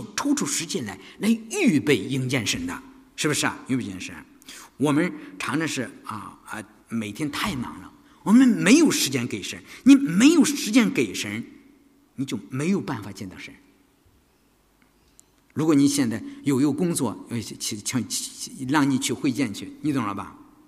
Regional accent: China; 我们中国人常常的啊，很容易对别人评头论足，说长道短，是吧？

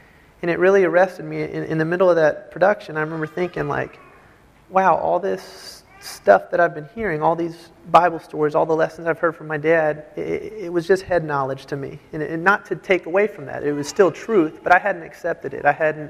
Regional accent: Sugar Land, Texas, United States; you can't really tell stories about having a rough upbringing or being from the hood when you come from Sugar Land.

